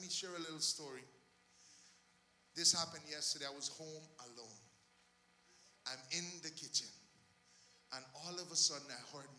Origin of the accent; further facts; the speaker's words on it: Guyana; We grew up in Guyana, and sheep used to be walking all around.